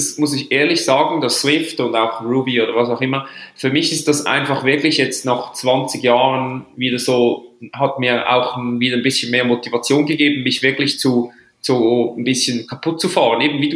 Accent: Switzerland; Und ich als Schweizer

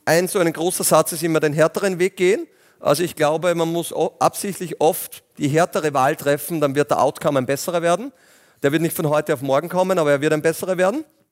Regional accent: Linz, Upper Austria, Austria; auch eine Wohnung in Wien und im Sommer ein bisschen in Mallorca da und dort auch. Also pendel durchaus da hin und her. Aber bin Linzer und sehr gern auch und habe noch einen großen Bauernhof in der Nähe, in Strengberg auch. Also das ist so mein Domizil.

